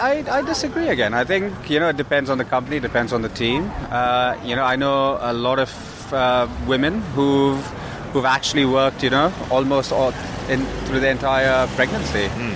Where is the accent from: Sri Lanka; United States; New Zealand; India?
India; now in London, United Kingdom; I grew up on Burmese food living in India because my mum loved to make khao sui.